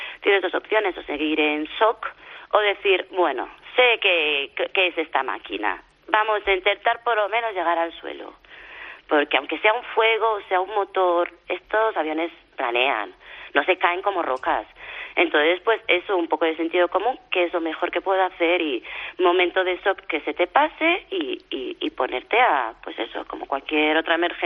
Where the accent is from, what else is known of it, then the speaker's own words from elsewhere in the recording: Galicia, Spain; como gallega, pues la morriña que siempre te entra de la tierra.